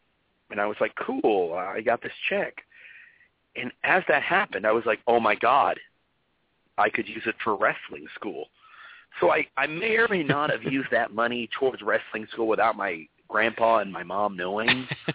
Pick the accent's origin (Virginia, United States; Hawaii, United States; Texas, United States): Texas, United States; And don't get me wrong, I'm from Texas, where wrestling is huge.